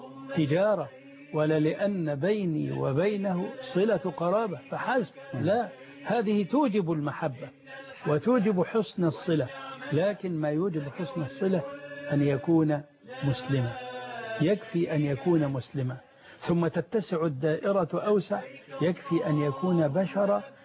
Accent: Egypt; الناس أصبحت في بلدنا مصر في هذه الأونة متحيرة

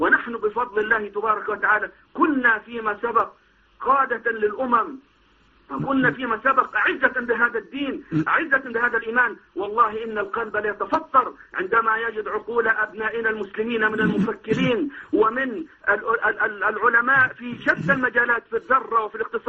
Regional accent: Egypt

